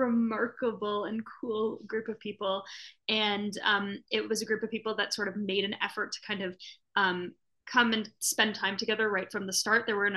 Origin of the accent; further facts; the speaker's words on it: Toronto, Ontario, Canada; I'm from Toronto